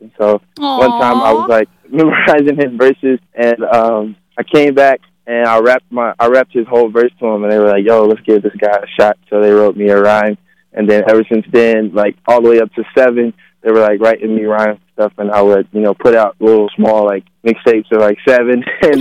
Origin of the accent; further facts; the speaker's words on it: Bristol, Virginia, United States; Yeah, I'm from Bristol, Virginia.